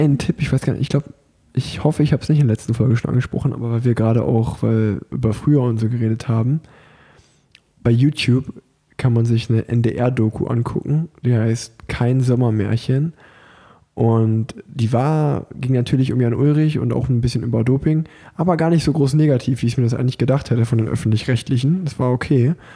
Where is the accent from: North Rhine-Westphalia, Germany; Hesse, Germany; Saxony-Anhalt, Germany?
North Rhine-Westphalia, Germany; Unna; ich komme aus Unna